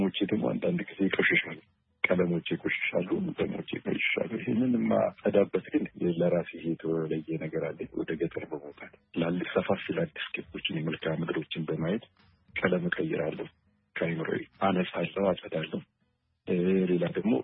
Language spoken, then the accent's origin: Amharic; Addis Ababa, Ethiopia; ከልጅነቴ የነበረውን የማውቀውን እኔ ሰፈሬ ደቡብ ቃ የሚባለው ፊት በር አካባቢ የተወለድኩት ቤተመንግስት ስር